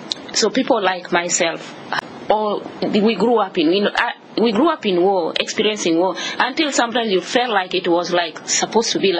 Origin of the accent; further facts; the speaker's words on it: Uganda; accent: African; also born or lived in South Sudan; as you can hear from my accent, you know, African, strong African accent. Yes, you are right. I was born in South Sudan, lived there until around the age of around 5. And then because of the civil wars, you know, my parents moved to Uganda. So that's where I grew up